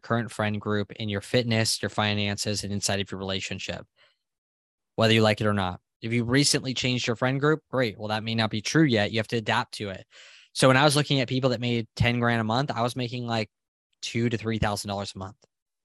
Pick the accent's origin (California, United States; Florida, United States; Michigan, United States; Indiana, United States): California, United States; San Diego; born there; Like I was born in San Diego. I'm on the West Coast.